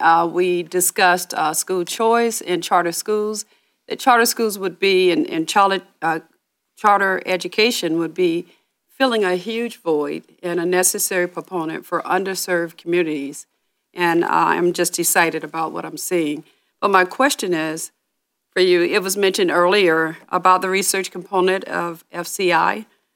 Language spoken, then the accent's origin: English; Jacksonville, Florida, United States; I am from Northeast Florida, Duval County, Jacksonville.